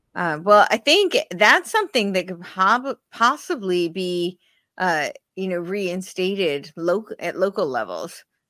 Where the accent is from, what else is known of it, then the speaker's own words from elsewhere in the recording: New Jersey, United States; I'm originally from New Jersey.